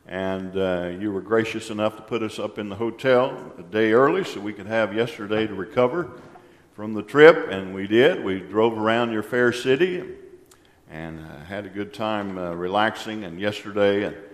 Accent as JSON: {"language": "English", "region": "Oklahoma", "country": "United States", "said": "So, anyway, but I'm originally from Oklahoma. My wife's from Iowa."}